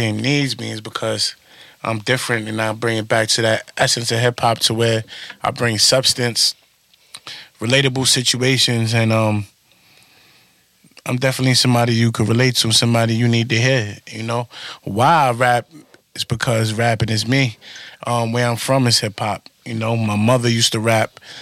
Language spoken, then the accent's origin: English; Staten Island, New York, United States; So me being in Staten Island, I'm from Park Hill. So … was very big growing up, and these are guys that we seen on the block.